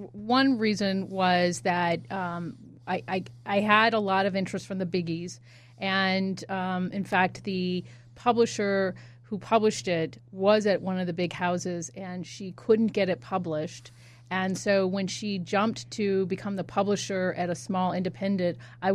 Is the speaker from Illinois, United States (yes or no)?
yes; Chicago, Illinois, United States; I come from Chicago where there are murders all the time.